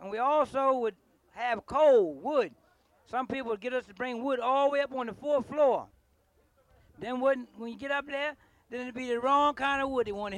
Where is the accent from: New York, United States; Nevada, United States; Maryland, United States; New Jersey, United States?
Maryland, United States; Baltimore; I'm from Baltimore.